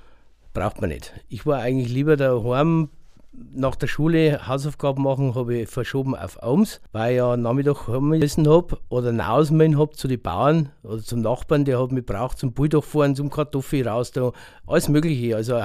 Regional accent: Gundelshofen, Bavaria, Germany; Gundelshofen.

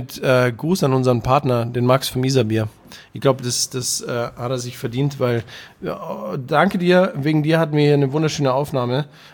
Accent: Bavaria, Germany; Also, erstens bin ich bin Bayer und somit schon mal von Grund auf konservativ, ja.

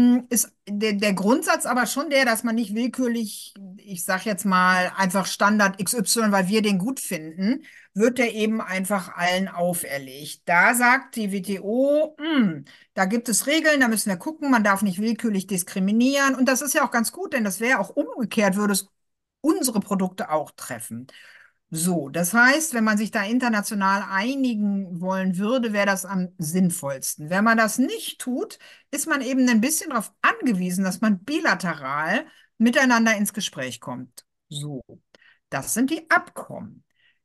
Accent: Bonn, North Rhine-Westphalia, Germany; Ich komme ja aus Bonn und das ist sehr nah am Ruhrgebiet.

